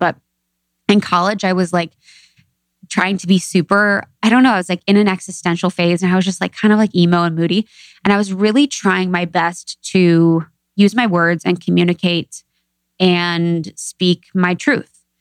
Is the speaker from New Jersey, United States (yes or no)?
no; Ohio, United States; I went to college at Miami of Ohio, in Ohio. I'm from Ohio, small town gal.